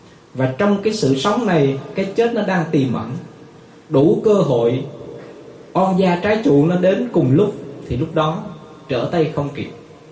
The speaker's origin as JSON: {"language": "Vietnamese", "region": "Binh Dinh", "country": "Vietnam", "tie": "born or raised there", "said": "Cách đây vài tháng ở tại Bình Định, quê hương chúng tôi đó, ở tại thành phố Quy Nhơn đó"}